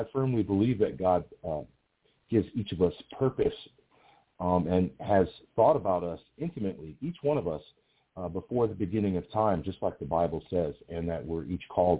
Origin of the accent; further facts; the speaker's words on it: Peoria, Illinois, United States; I grew up in Peoria, Illinois. I don't know if your audience is familiar.